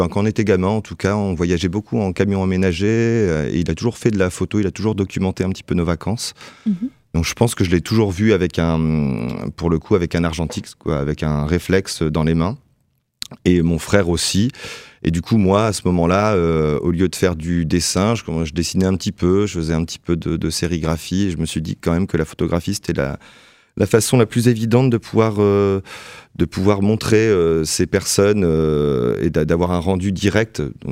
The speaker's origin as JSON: {"language": "French", "town": "Joinville", "region": "Grand Est", "country": "France", "tie": "born or raised there", "said": "Moi, je viens de Joinville en Haute-Marne, j'ai grandi là-bas."}